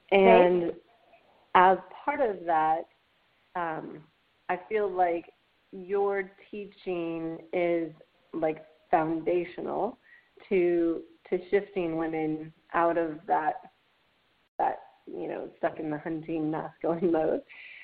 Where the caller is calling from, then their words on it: Austin, Texas, United States; I am calling from Austin, Texas.